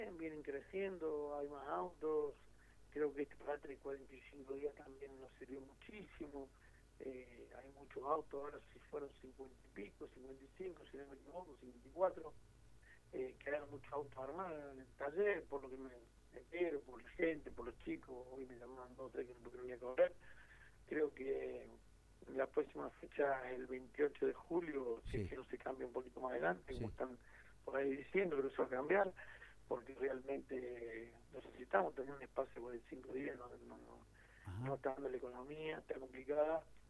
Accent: San Luis, Argentina; somos varios equipos, somos de San Luis, entonces sí.

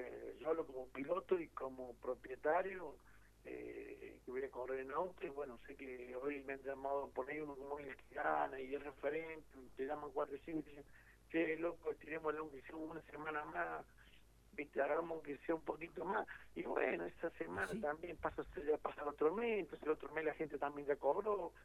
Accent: San Luis, Argentina; somos varios equipos, somos de San Luis, entonces sí.

